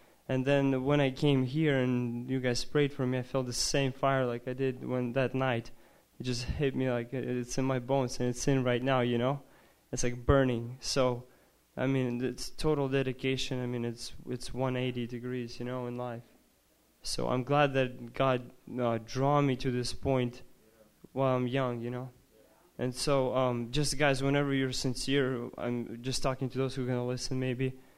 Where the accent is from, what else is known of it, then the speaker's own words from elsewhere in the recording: Lakewood, Washington, United States; Hello everybody … I'm from Lakewood, Washington.